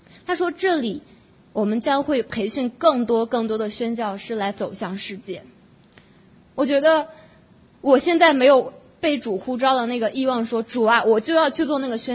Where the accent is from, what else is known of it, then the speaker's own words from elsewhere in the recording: China; 我们中国人人数很庞大